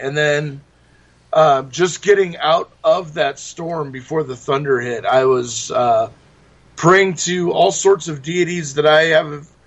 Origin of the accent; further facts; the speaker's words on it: California, United States; now in Idaho, United States; I grew up in California. I live in Idaho now